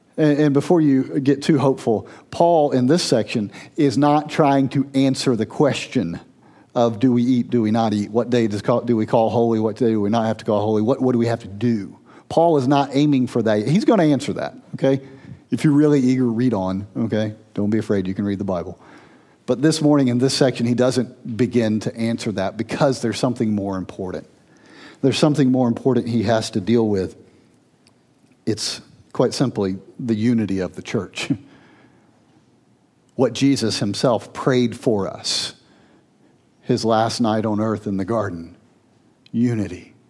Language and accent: English; Georgia, United States; My college roommate, who was from my hometown in Georgia, spent a semester abroad in Australia.